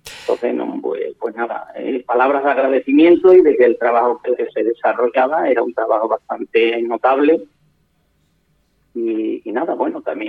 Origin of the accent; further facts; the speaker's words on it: Monesterio, Extremadura, Spain; y a todo mi pueblo de Monesterio.